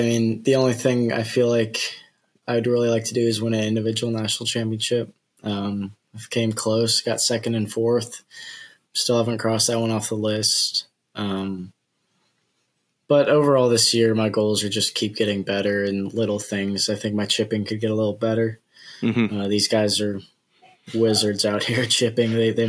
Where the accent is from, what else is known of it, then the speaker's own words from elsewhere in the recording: San Jose, California, United States; So I played one or two amateur events here in my junior career when I grew up in San Jose.